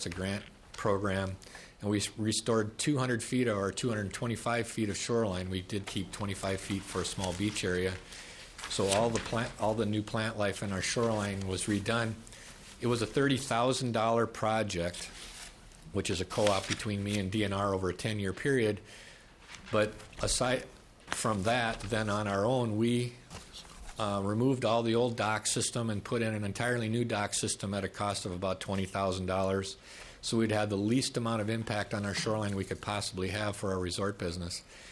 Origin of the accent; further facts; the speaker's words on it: Iowa, United States; My mother's from Minnesota. I grew up in Iowa.